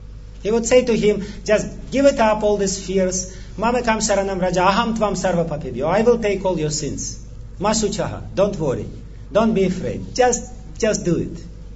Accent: Russia; I am from Russia.

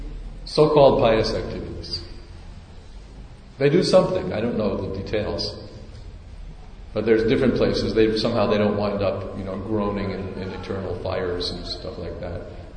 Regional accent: United States; I went to the when I was growing up in America.

